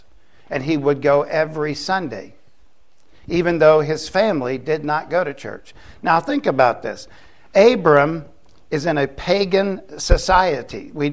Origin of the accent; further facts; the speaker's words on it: Titusville, Florida, United States; You know, I grew up in Titusville, Florida.